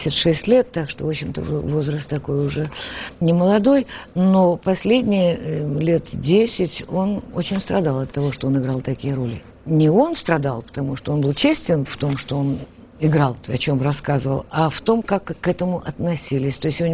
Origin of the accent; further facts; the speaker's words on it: Ukraine; first language Ukrainian; Я украинка, и это мой родной язык.